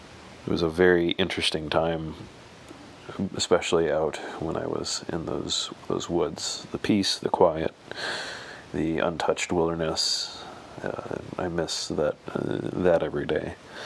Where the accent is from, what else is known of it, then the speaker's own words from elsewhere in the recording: Alaska, United States; So after growing up in Alaska, I then made my way down to South Carolina.